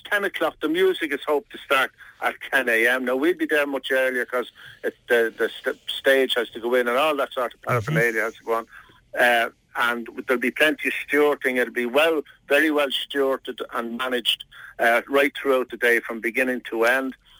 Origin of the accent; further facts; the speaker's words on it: Ireland; We want everyone as Irish, like as Wolf Tone said, he wanted the citizens to be known as Irishmen. You know, we're all Irishmen and women